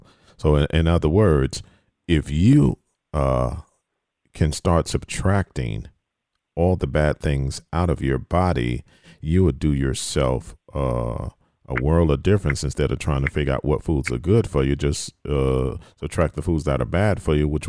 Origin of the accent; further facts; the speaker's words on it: the South, United States; Because I come from the South